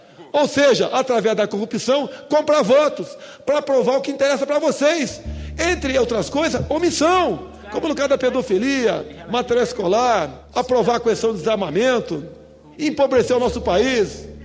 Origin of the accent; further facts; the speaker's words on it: Eldorado, São Paulo, Brazil; Eu sou de Eldorado Paulista, Vado Ribeira.